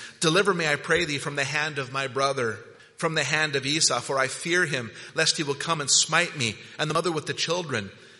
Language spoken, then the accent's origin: English; Utah, United States; And I wouldn't recommend that. And I grew up in Utah, so I know.